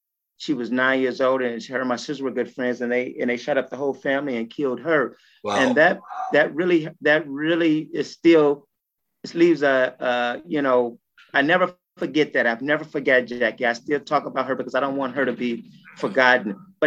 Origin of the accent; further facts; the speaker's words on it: Chicago, Illinois, United States; Growing up in Robert Taylor Homes was my foundation for learning how to navigate through difficult situations. But at the same time, it was a place of family.